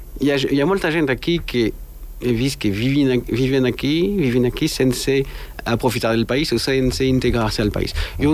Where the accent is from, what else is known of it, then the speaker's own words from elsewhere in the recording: Paris, Île-de-France, France; now in Andorra; Jo soc de París, al costat de París. Quan me checava, quan era més petit, quan era nen, estava mirant, ok, avui no plou.